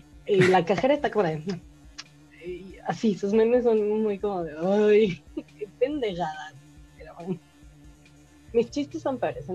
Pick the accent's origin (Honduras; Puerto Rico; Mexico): Mexico; moved away; o es porque soy mexicana, no sé, me siento que es más mío